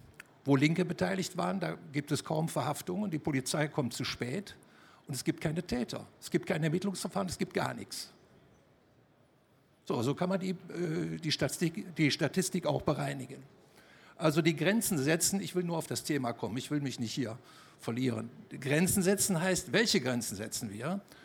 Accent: Machern, Saxony, Germany; Ich komme aus Machern bei Leipzig.

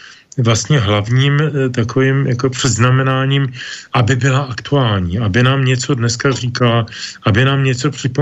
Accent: Bohemia, Czechia; jak se u nás v Čechách tvrdí

